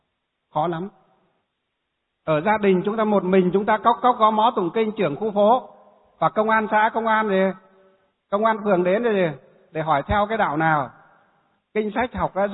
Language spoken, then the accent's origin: Vietnamese; Hòa Bình, Vietnam; mấy chục Phật tử ở trong tỉnh Hòa Bình là quê hương của tôi đó